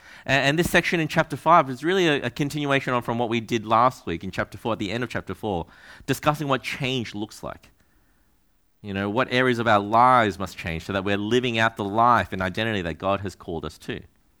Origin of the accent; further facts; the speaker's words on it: Australia; I'm Australian born, right? So I was born and raised here. I'm used to this language. I'm used to speaking like this.